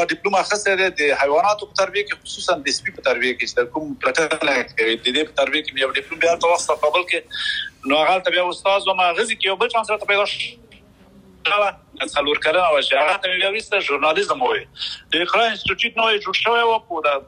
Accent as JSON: {"language": "Pashto", "region": "Paktia", "country": "Afghanistan", "lives_now": "United Arab Emirates", "said": "زه خو خپل د پکتیا دی"}